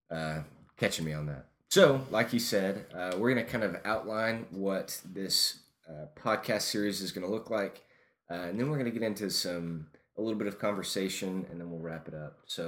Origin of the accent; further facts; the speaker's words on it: Yukon, Oklahoma, United States; I grew up in Yukon, Oklahoma, West OKC. Pretty much all my life